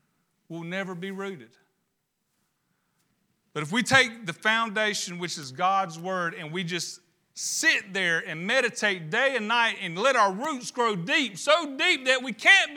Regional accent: Fort Mill, South Carolina, United States; I was from Fort Mill, but I would always say when I'd go see my grandma in Fayetteville, I'm going home.

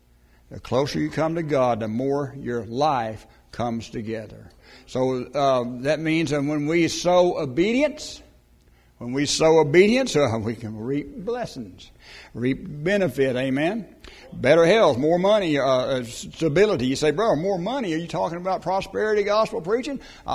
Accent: Texas, United States; I come from West Texas, and if a tree was going to grow, it needed to be by the riverbed because it wasn't going to get any water otherwise.

